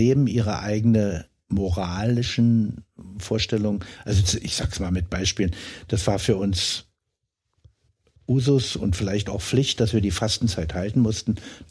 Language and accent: German; East Germany, Germany; Ich bin in der DDR aufgewachsen und ich hatte auch wieder das Glück, und das sage ich sehr bewusst so und auch dankbar, dass wir als Katholiken in der Diaspora